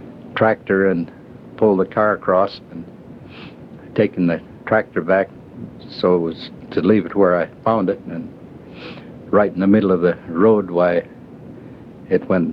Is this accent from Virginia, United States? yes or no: no; Everett, Washington, United States; I had a friend from my hometown of Everett